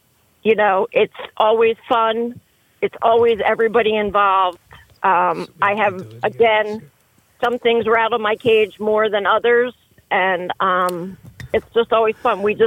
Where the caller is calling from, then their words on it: Newtown, Pennsylvania, United States; I am calling from Newtown.